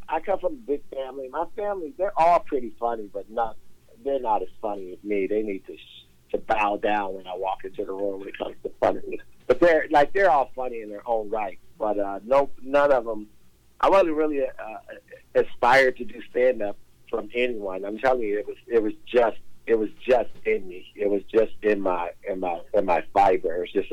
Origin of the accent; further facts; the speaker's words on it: Chicago, Illinois, United States; Yeah. Yeah, born and raised in Chicago.